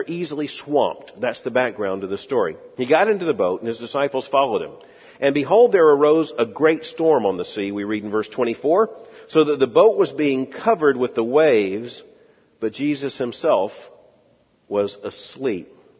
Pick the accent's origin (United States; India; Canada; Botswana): United States; Florida; I grew up in South Florida. Boating was very much a part of my life.